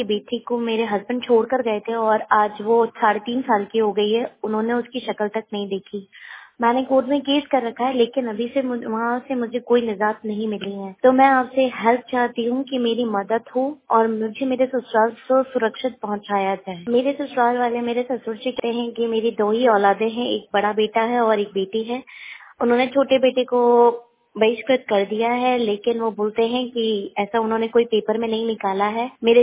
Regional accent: Udaipur, Rajasthan, India; मैं उदयपुर शहर से हूँ।

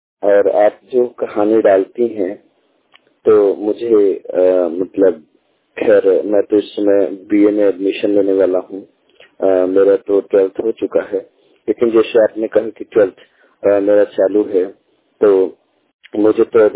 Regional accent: Nagpur, Maharashtra, India; और मैं नागपुर जिला से बिलोंग करता हूँ, महाराष्ट्र।

